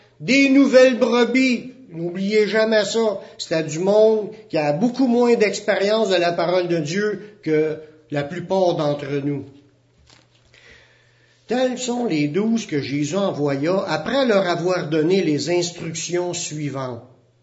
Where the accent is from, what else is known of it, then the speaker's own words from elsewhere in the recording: Canada; Nous autres, on est des Canadiens, on était des païens ou des gentils